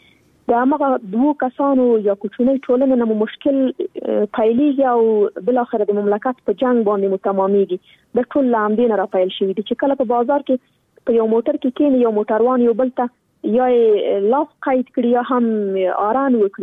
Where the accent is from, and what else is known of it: Afghanistan; born or raised there